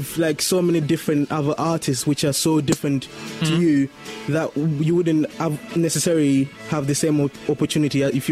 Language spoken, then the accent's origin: English; Malawi; I'm from Malawi.